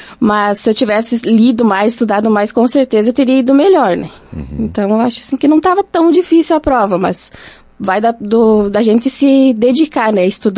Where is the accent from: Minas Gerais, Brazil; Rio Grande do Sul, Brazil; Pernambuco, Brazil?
Rio Grande do Sul, Brazil; Lagoa Vermelha; Sou natural da Lagoa Vermelha e me criei com os meus pais no interior, na comunidade de Fátima, Fazenda dos Candeias, até os meus 18 anos.